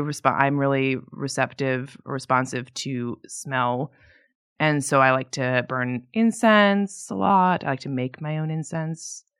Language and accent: English; Midwest, United States; Yeah, I'm from the Midwest, okay?